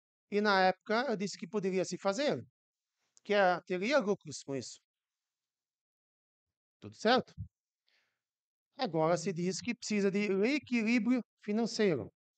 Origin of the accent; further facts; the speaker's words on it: Pasto Corvo, Brazil; Todo mundo sabe que eu sou natural do Pasto Corvo.